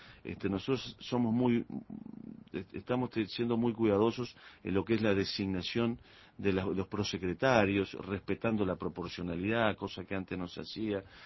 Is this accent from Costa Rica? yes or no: no; Uruguay; Me siento un colorado, un uruguayo que está trabajando.